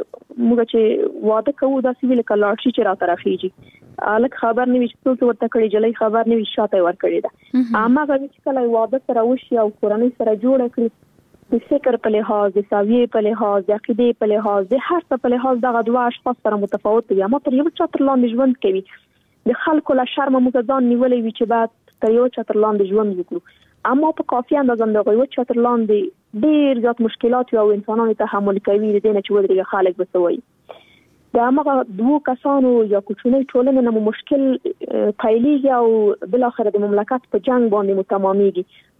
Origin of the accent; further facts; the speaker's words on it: Afghanistan; نن ورځ موږ څومره کلونه کېږي چې په افغانستان کې جګړه روانه ده. زه خو شخصا په جګړه کې پیدا شوی یم، دا د جګړه کې را لویه شولم